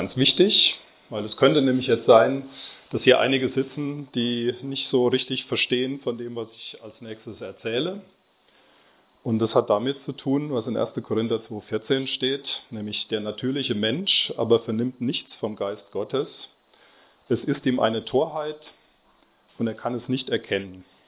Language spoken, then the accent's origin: German; Westerwald, Germany; Ich habe mit 7 Jahren in der Kinderstunde, in der klassischen Zeltevangelisation, in meinem Heimatort im Westerwald, mein Leben Jesus übergeben. Seitdem ist er mein Herr und Retter.